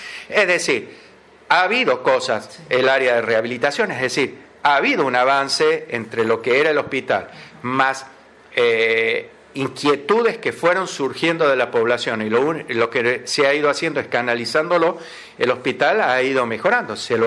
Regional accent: Argentina; Lamentablemente somos argentinos y las cosas no es soplar.

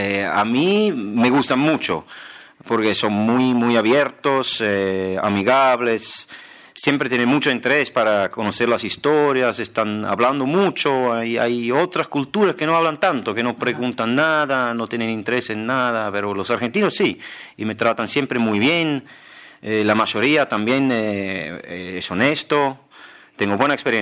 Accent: Switzerland; moved away; Es muy parecido a mi pueblo en Suiza también.

